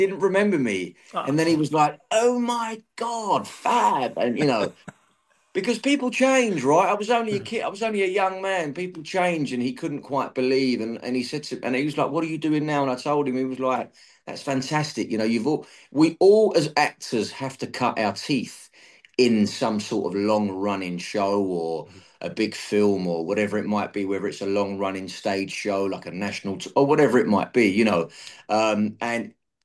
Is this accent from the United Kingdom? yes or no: yes; United Kingdom; no, I'm actually British.